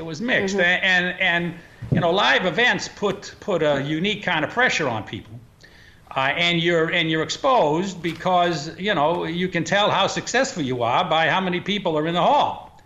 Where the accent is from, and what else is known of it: Boston, Massachusetts, United States; now in New York, United States